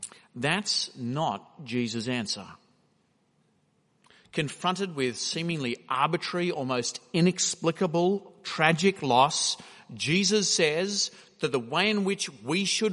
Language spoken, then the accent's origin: English; Malaysia; I grew up in Malaysia